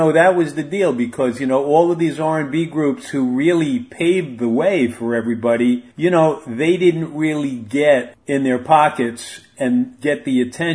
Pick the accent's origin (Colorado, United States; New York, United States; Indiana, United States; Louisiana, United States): New York, United States; now in Florida, United States; I grew up in Westchester in Connecticut, and I'm living in Florida now.